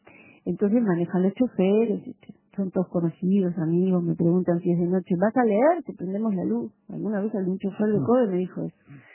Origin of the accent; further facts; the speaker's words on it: Montevideo, Uruguay; born there; now in Las Piedras, Uruguay; Mira, yo vivo en las piedras hace 40 años. Yo nací en Montevideo y soy montevideana. Pero vivo en las piedras y soy pedrense.